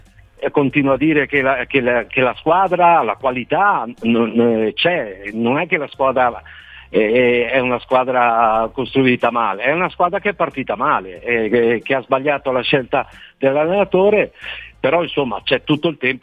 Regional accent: Veneto, Italy; born there; now in Florence, Italy; mi piace ricordare che sono nato in provincia di Venezia, ma ormai io sono qui da 35 anni, io sono ormai fiorentino adottato

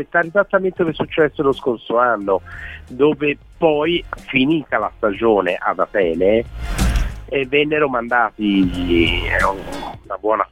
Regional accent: Florence, Tuscany, Italy; e poi noi che veniamo da Firenze, insomma, di vedere la roba degli altri, insomma.

